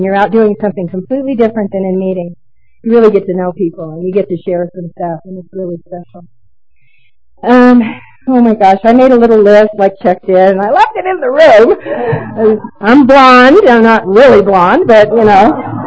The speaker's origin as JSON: {"language": "English", "town": "Billings", "region": "Montana", "country": "United States", "tie": "born or raised there", "said": "Particularly, I grew up in Billings, and I did a lot of drinking up in Red Lodge in a little ski resort town"}